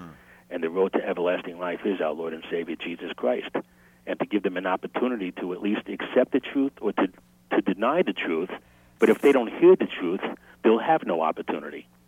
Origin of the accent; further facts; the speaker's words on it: Brooklyn, New York, United States; I just turned 52 years old, and I was born in Brooklyn, New York. My parents are devout Roman Catholics, and I was raised in a Roman Catholic atmosphere.